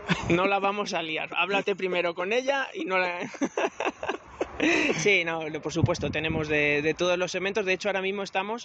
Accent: Collado Villalba, Community of Madrid, Spain; Yo soy de Villalba. Vamos a decir que soy dominguero.

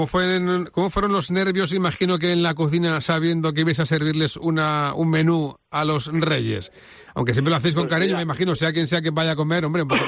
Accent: Valencian Community, Spain; yo he ido al Palmar a comer como tantos valencianos muchísimas veces

